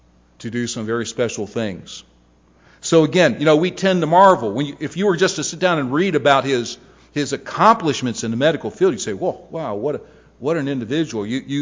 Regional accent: Ohio, United States; Now, I grew up in Ohio. I'm a Cleveland Cavaliers fan.

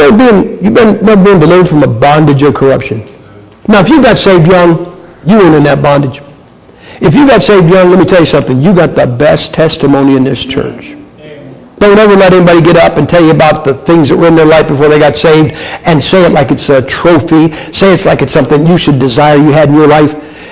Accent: Idaho, United States; I'm from Idaho, man. You didn't have to have a permit to carry it concealed.

